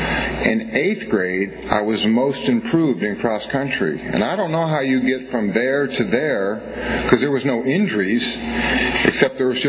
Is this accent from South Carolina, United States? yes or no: no; Cupertino, California, United States; also born or lived in San Francisco; I was born in San Francisco, moved to Cupertino. So I lived in one house from 0 to 18, and I had 23 known addresses from 18 to 40.